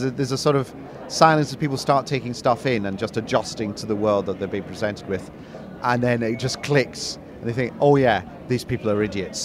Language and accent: English; Glasgow, Scotland, United Kingdom; I mean, it was my hometown, so like quite a lot of my assembled family were there